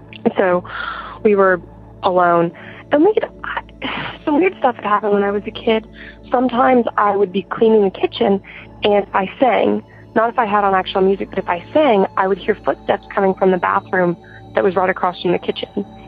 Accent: Arkansas, United States; I'm from Arkansas, and I am 17 years old

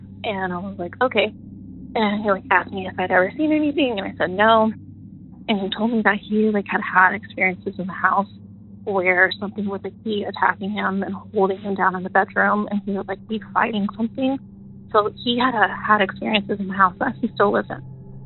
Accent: Southeast, United States; moved away as an adult; I am from the Southeast United States.

